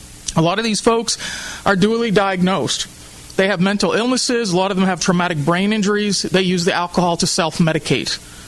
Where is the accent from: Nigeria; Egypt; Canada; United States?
United States; New Jersey; now in Anchorage, United States; I came to Anchorage from New Jersey, and I had the real fortune of moving into Fairview when I moved here.